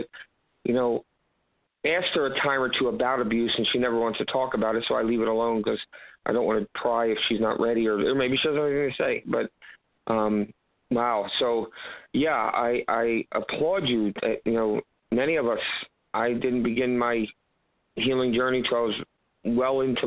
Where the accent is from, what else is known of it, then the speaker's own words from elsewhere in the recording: Philadelphia, Pennsylvania, United States; Matter of fact, I grew up in Philadelphia where I was a Minnesota Vikings fan, not because of who they were, but because they were the people that wore purple.